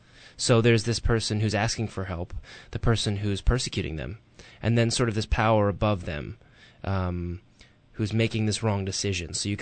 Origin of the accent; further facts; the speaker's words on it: Mexico; English is a second language; I lived for a year and a half in Seattle, where I learned English, and I just came back to Mexico.